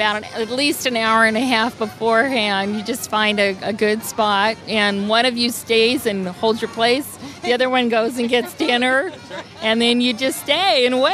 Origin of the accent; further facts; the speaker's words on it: Washington, United States; Washington State.